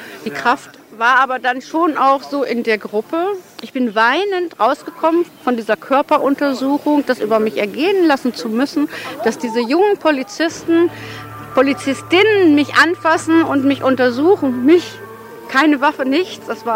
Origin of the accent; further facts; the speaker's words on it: Bielefeld, North Rhine-Westphalia, Germany; ich komme aus Bielefeld, das ist ungefähr 200 Kilometer hier von Lützerath.